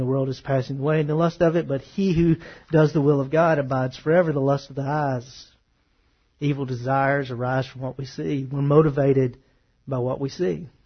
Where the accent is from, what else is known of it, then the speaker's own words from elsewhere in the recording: Texas, United States; I don't really call it soda pop. I'm from Texas. I call it Coke.